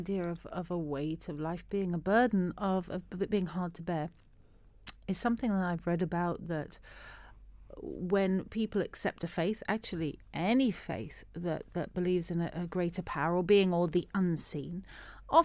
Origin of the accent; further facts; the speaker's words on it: United Kingdom; how are you going to give up bacon? That's a big one because we're British.